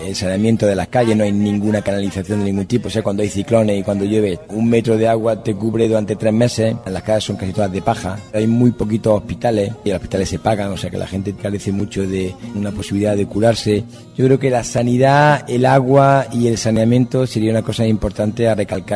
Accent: Granada, Andalusia, Spain; yo soy de Granada y a mí la siesta no me la quita nadie.

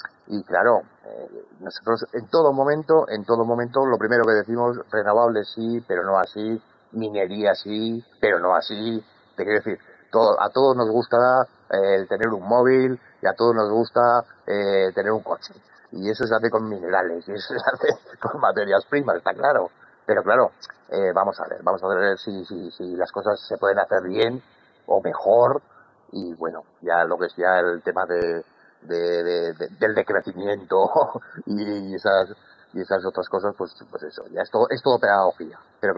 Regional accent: Alcorisa, Aragon, Spain; Yo soy de Alcoriza, Teruel, del Bajo Aragón.

